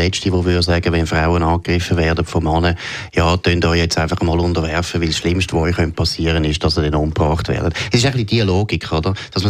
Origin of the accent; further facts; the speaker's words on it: Germany; Ich finde, ehrlich gesagt, auch als Deutscher finde ich es natürlich schon unglaublich ironisch